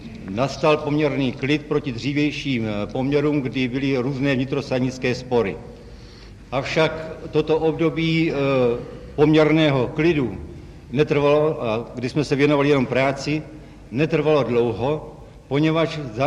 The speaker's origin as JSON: {"language": "Czech", "region": "Prague", "country": "Czechia", "tie": "born there"}